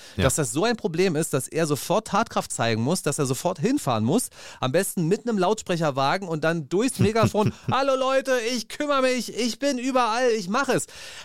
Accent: Berlin, Germany; als Berliner kann ich nur sagen, gut so

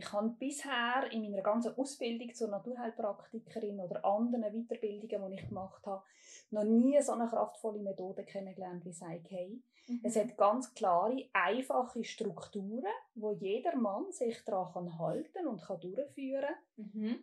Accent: Aargau, Switzerland; now in Central Switzerland, Switzerland; Wie ihr vielleicht schon gehört, ich komme ursprünglich aus dem Fricktal. Bin aber mittlerweile in der Zentralschweiz daheim.

